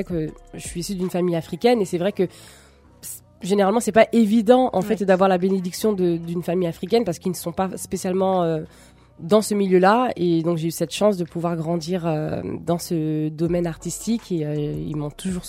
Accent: Paris, Île-de-France, France; je suis née à Paris, j'ai fait toute mon enfance à Paris et c'est vrai que la majorité des gens pensent que je viens du 94.

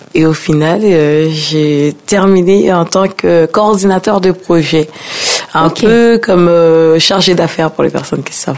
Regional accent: Haiti; now in France; Faut dire, je suis d'origine caribéenne, plus exactement, je suis haïtienne.

